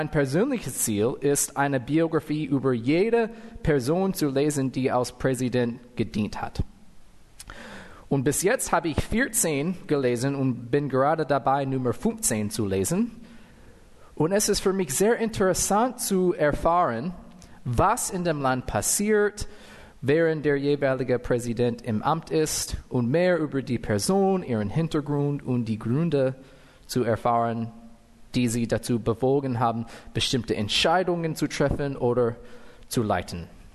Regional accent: United States; first language English; German is a second language; Dieses Wort Gerechtigkeit ist also für einen Amerikaner wie ich, oder also wo Englisch meine Muttersprache ist, das ist ein bisschen schwierig zu sagen.

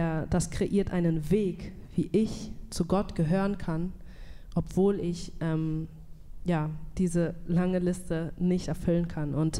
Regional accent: Lübeck, Schleswig-Holstein, Germany; Ich bin hier geboren, also in Lübeck geboren und auch in Deutschland aufgewachsen.

